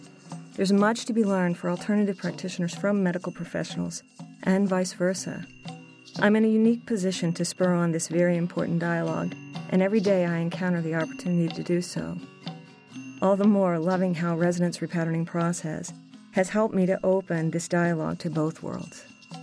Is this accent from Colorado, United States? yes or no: yes; Colorado, United States; from Colorado.